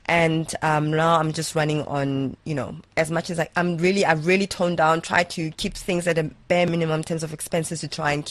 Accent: Mamelodi, Gauteng, South Africa; I'm originally from Mamelodi

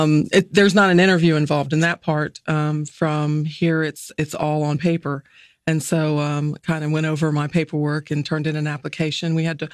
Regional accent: Urbana, Illinois, United States; born there; My dad was doing graduate work at the University of Illinois in Urbana when I came along. And so I was born there.

